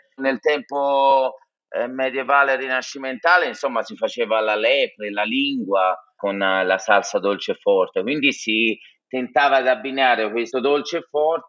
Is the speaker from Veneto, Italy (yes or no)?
no; Prato, Tuscany, Italy; Io sono di Prato, originario, quindi Firenze è molto vicino a me.